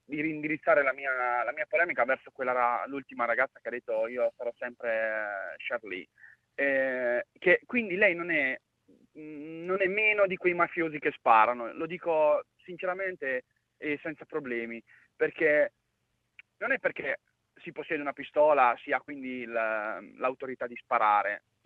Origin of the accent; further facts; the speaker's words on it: Marche, Italy; Io poi sono marchigiano, quindi.